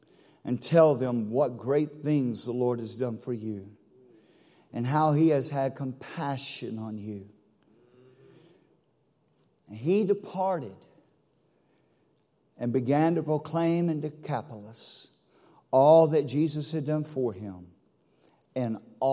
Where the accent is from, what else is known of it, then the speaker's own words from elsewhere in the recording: Sweeney, Texas, United States; But I'm from Sweeney, and so y'all pray for me.